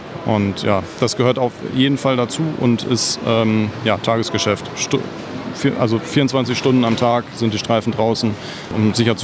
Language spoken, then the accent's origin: German; Northern Germany, Germany; Für mich als Norddeutscher, da musste ich mich schon erstmal sortieren.